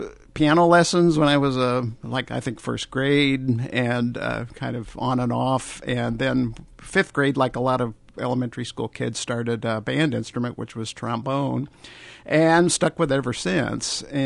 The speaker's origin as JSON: {"language": "English", "town": "Indianapolis", "region": "Indiana", "country": "United States", "tie": "born or raised there", "said": "we'll go back to see my mother and sister in Indianapolis, Indiana. It's my hometown."}